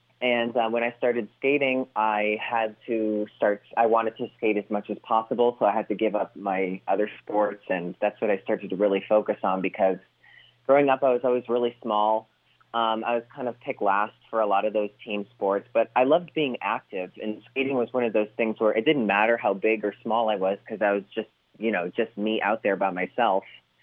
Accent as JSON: {"language": "English", "town": "Scranton", "region": "Pennsylvania", "country": "United States", "said": "You know, I'm also from Scranton and I wear that just as proudly as I wear being gay."}